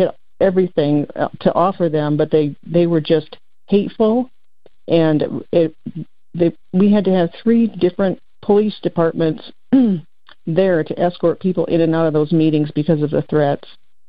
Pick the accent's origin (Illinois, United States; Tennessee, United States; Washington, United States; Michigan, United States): Michigan, United States; Paw Paw; born there; And I was born in Pawpaw.